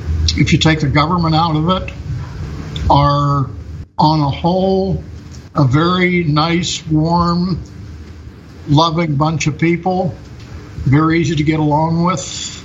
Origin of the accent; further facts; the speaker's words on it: Pennsylvania, United States; now in Vietnam; I'm from Pennsylvania.